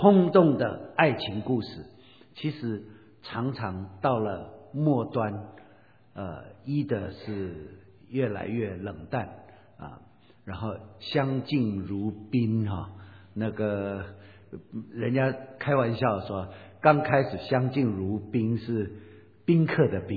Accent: Taiwan; 然后就忘掉我们台湾人哈、啊，对不起，我是从台湾来

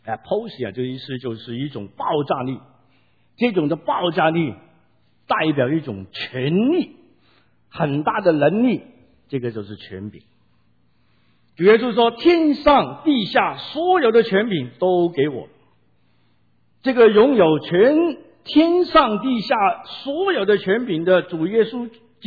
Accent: China; 其实我们中国人应该懂这个入门啊

